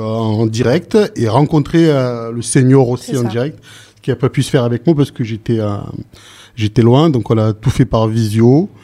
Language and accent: French; Saint-Martin-de-Crau, Provence-Alpes-Côte d'Azur, France; j'ai 27 ans. Je viens de Saint-Martin-de-Crau, dans les Bouches-du-Rhône, à côté d'Arles.